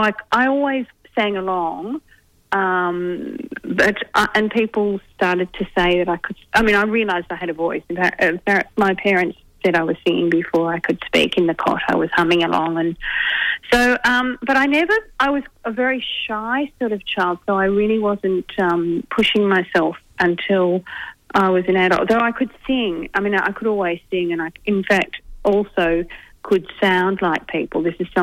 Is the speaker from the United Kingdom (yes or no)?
no; Dandenong, Victoria, Australia; I grew up in Dandenong, a family of seven.